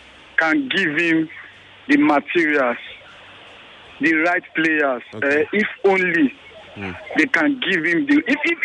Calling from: Lagos, Nigeria; I'm calling from Lagos.

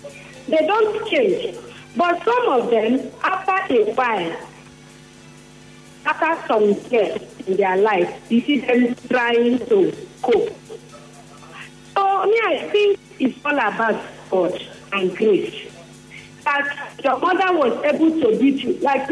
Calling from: Eneka, Rivers, Nigeria; I'm calling from Eneka.

